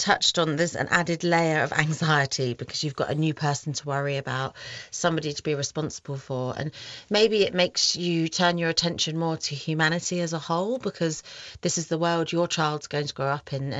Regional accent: United Kingdom; as British people

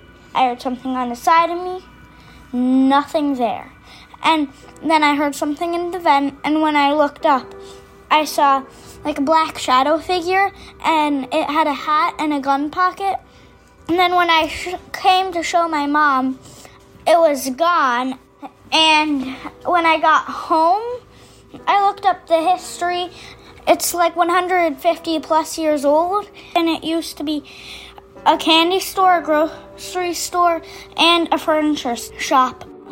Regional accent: Chicago, Illinois, United States; I'm from Chicago and I'm 7 years old.

